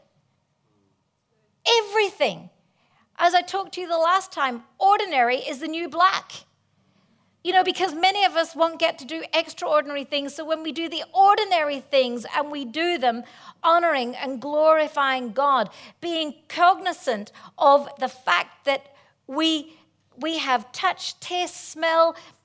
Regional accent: Ireland; excuse me, I'm Irish.

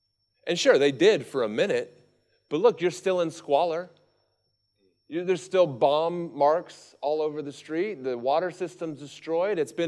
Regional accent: United States; like, as an American, I don't know what the last decades upon decades upon decades of foreign policy have done

